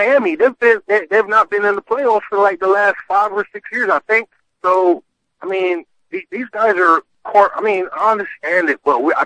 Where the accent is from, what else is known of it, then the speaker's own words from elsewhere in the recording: Jamaica; because I'm originally from Jamaica